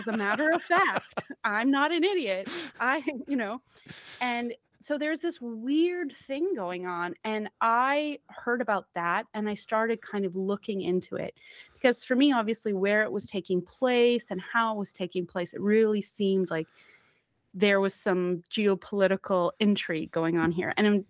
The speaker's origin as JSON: {"language": "English", "town": "Calgary", "region": "Alberta", "country": "Canada", "said": "I can't drive, and I'm from Calgary, Alberta, so I'm from a place not so different than your listeners."}